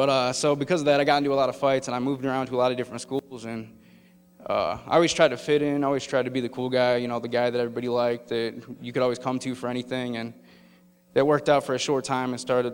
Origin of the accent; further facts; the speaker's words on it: Chicago, Illinois, United States; now in Lake Village, United States; I grew up around Chicago. Currently, I live in a town called Lake Village in Northwest Indiana.